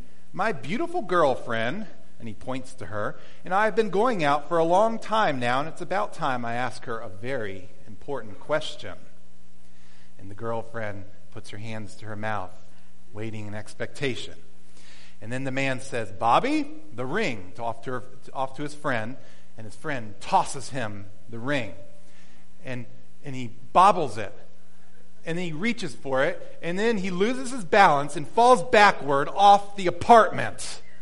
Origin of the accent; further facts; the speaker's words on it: Virginia, United States; born there; I was born in Virginia, and so I would have to make my way back to Virginia for registering.